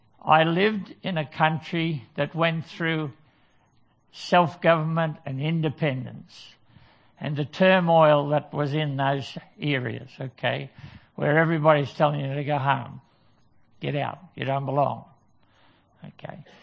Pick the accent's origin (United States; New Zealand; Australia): Australia; Victoria; I come from Victoria. I'm actually from Stool, just a little country town, and there's a lot of eucalyptus trees there.